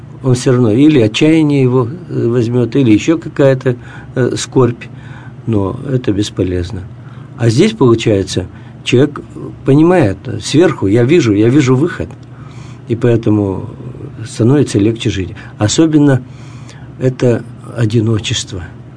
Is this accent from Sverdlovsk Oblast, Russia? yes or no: yes; Yekaterinburg, Sverdlovsk Oblast, Russia; Да, из Свердловска. Да. Родился в Свердловске, вырос в Свердловске, все это дело.